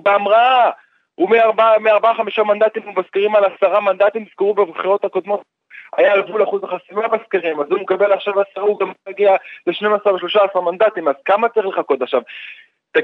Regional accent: Russia; Hebrew is a second language; אני כרוסי הייתי נסגם מהרעיונות

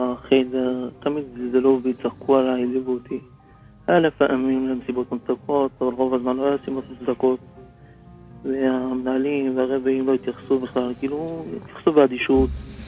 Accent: Beitar Illit, West Bank, Israel; אני מביתר.

